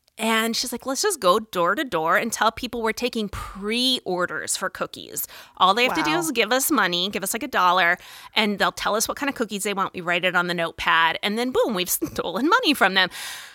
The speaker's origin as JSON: {"language": "English", "town": "Phoenix", "region": "Arizona", "country": "United States", "tie": "born or raised there", "said": "So I grew up in Phoenix, Arizona, and lived in a little subdivision, like a little HOA neighborhood."}